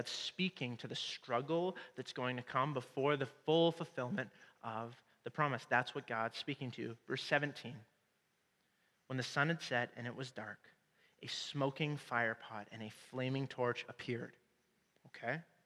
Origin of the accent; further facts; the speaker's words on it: Canada; Like, we're from Canada, so we read